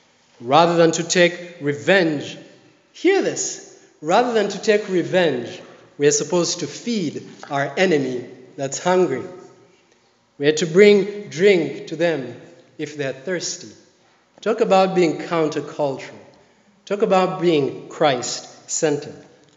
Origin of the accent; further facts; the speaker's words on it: Rwanda; I come from Rwanda. I've seen what hate, does.